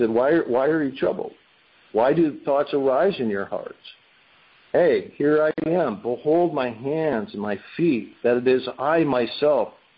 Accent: Illinois, United States; You know, I grew up in Illinois. There were right on the Mississippi River

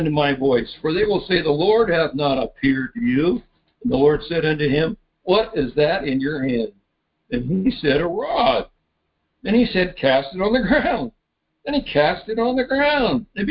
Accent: Seattle, Washington, United States; Maybe, where I come from, I came from the Northwest, Seattle.

